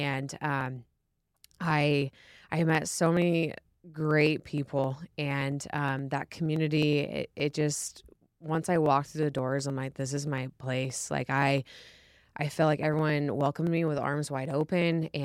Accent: California, United States; Yeah, about myself, I come from Northern California.

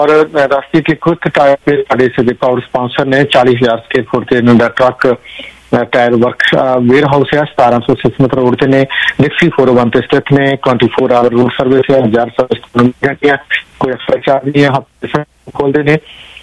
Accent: Amritsar, Punjab, India; ਮੈਂ ਵੀ ਅੰਮ੍ਰਿਤਸਰ ਦਾ ਰਹਿਣ ਵਾਲਾ, ਉਸ ਟਾਈਮ ਮੇਰੀ ਉਮਰ ਕਾਫੀ ਛੋਟੀ ਸੀਗੀ

